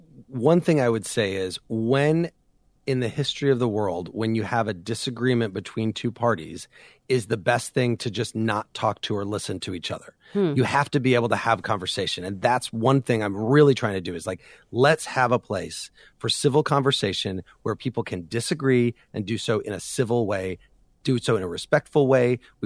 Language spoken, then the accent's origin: English; Urbana, Illinois, United States; So we're going to start this week in Urbana, Illinois, my hometown.